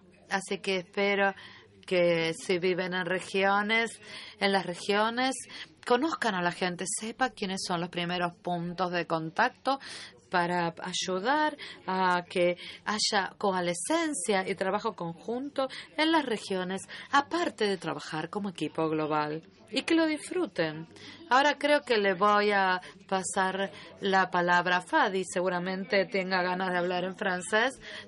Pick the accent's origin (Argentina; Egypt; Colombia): Egypt; Yo provengo de Egipto, así que sé lo que es el desierto.